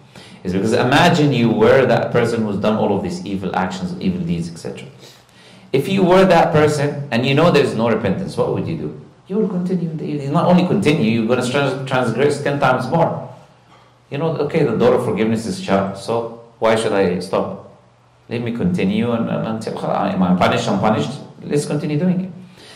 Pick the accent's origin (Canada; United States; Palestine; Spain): Palestine; I'm from Palestine, I'm Palestinian.